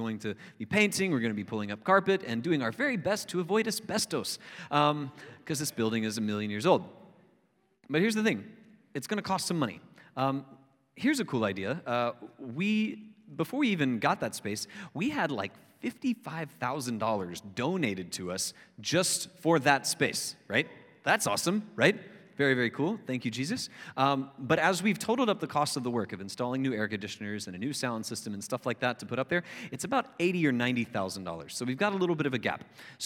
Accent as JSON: {"language": "English", "region": "Florida", "country": "United States", "tie": "born or raised there", "said": "I grew up in Florida where it's tropical kinds of weather"}